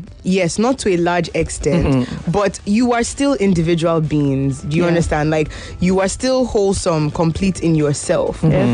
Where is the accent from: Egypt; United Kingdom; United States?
United Kingdom; Honey dear, you know, I'm actually British.